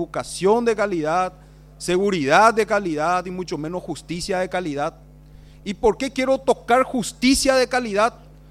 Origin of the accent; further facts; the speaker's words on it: Paraguay; nosotros como país tenemos que redefinir qué es lo que queremos ofrecer como Estado paraguayo a nuestros conciudadanos